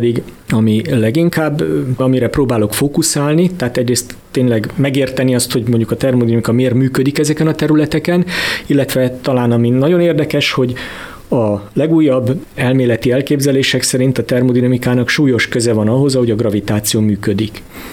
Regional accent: Hungary; Az én területemen szerintem az első magyar ember vagyok, aki fizikus irányban, termodinamikából ezt a címet megszerezte.

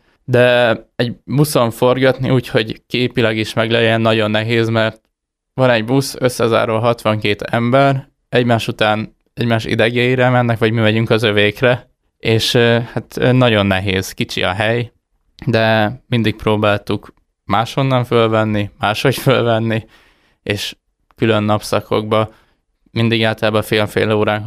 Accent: Hungary; azért nem akartak fölengedni minket, mert magyarok vagyunk

